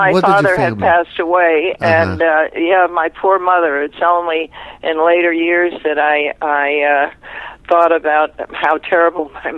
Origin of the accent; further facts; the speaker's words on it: Brooklyn, New York, United States; born there; now in Los Angeles, United States; No, I was born in Brooklyn.